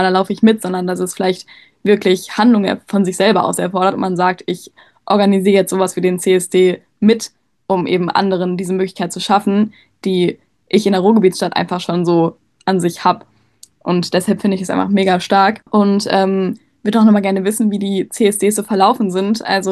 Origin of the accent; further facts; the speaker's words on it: Bochum, North Rhine-Westphalia, Germany; dass ich schon privilegiert bin, was meine Heimatstadt Bochum angeht